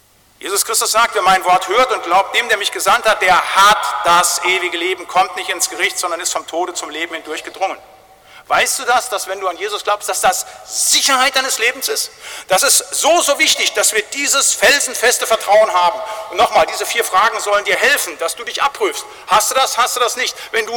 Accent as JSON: {"language": "German", "region": "North Rhine-Westphalia", "country": "Germany", "tie": "born or raised there", "said": "mit 20.000 Leuten bei uns in Wittgenstein, da war ich ein kleiner Pimpf"}